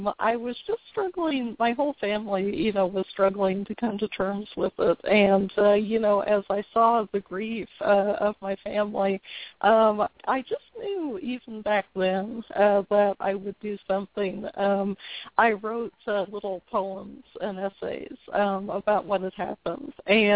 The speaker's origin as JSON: {"language": "English", "region": "Indiana", "country": "United States", "tie": "born or raised there", "said": "I was raised in Indiana, and, you know, I had a very nice, you know, peaceful childhood."}